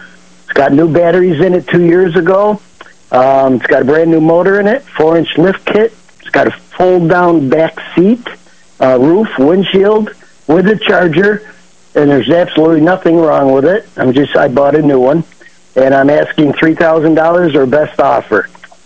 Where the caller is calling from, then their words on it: Oakfield, New York, United States; I'm calling from Oakfield, New York.